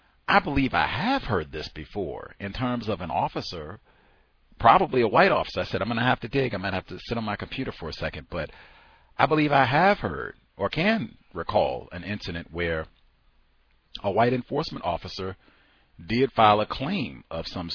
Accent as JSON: {"language": "English", "region": "Virginia", "country": "United States", "tie": "born there", "said": "I was born in Virginia, talked about before, so I'm familiar with VMI, knew a number of folks that I went to high school with who went to VMI"}